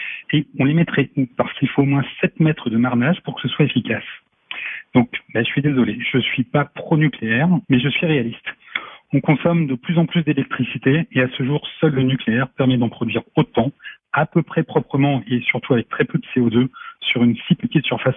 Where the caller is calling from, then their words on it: Paris, Île-de-France, France; de Paris.